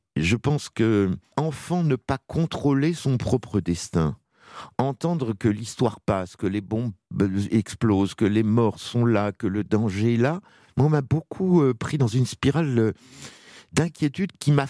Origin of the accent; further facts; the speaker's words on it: Algeria; born there; je suis né dans l'Algérie en guerre.